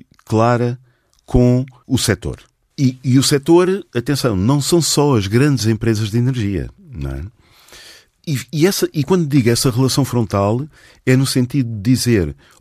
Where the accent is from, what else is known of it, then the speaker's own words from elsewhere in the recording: Portugal; falo como português